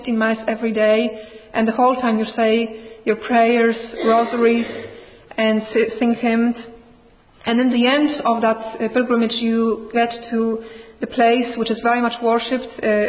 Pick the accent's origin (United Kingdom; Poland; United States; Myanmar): Poland; English is a second language; I was brought up in Poland. Poland is a very beautiful country. It also is a very, very strong Roman Catholic country.